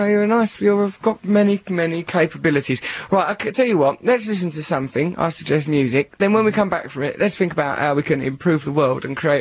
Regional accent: London, United Kingdom; not from small towns, really, we're from estuary towns, suburbs of London.

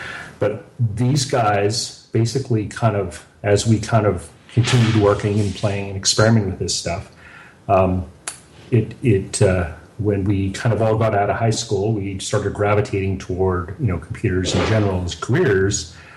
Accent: Livermore, California, United States; so I grew up in Livermore, California, and I went to high school I started in the 10th grade there

